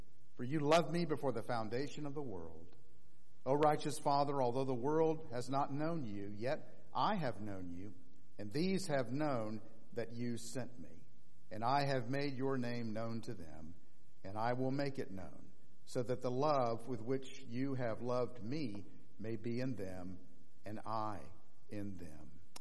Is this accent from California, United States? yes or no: no; Orlando, Florida, United States; Daryl was born and raised in Orlando, Florida, my hometown.